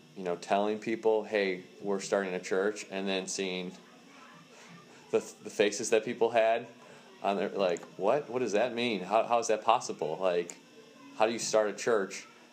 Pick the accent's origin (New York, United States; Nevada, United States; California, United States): New York, United States; Buffalo; now in Northern Virginia, United States; Well, I'm from Buffalo, New York. I moved down to Northern Virginia about 2 years ago.